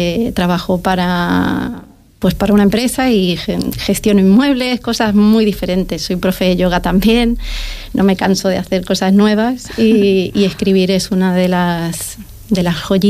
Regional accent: Argentina; Bueno, yo soy argentina

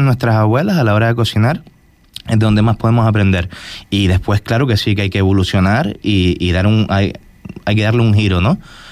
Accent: Gran Tarajal, Canary Islands, Spain; Majorero, criado en Gran Tarajal y después pues estudié cocina

